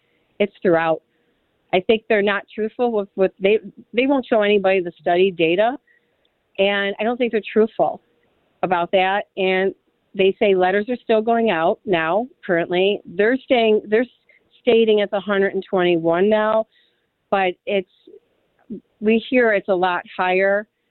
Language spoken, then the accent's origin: English; Niagara Falls, New York, United States; because I grew up in Love Canal and I was afraid to get a house with chemicals.